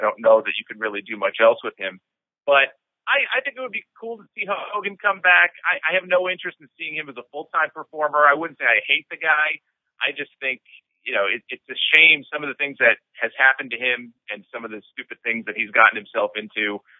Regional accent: New York, United States; growing up in New York, I've been in New York my whole life, in that Northeast area, it was always, you know, WWF.

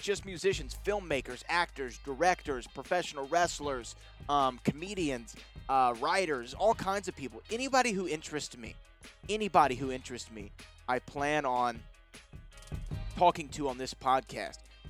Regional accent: Houston, Texas, United States; born and raised in Houston, Texas.

